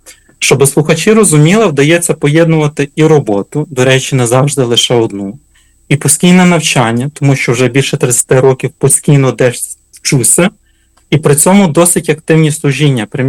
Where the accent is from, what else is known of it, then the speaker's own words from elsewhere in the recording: Chortkiv, Ternopil Oblast, Ukraine; вдячний братам і сестрам з мого рідного Чорткова